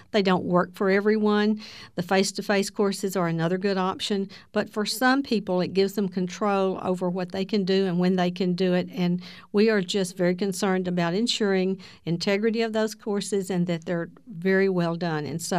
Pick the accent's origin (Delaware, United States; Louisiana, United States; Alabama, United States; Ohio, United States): Louisiana, United States; Farmerville; Well, I grew up in Farmerville, Louisiana. It's a small town in northern Louisiana.